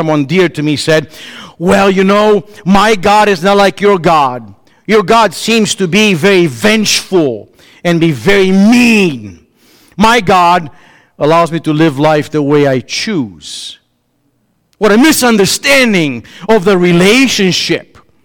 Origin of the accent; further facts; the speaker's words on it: Chicago, Illinois, United States; I'm from Chicago.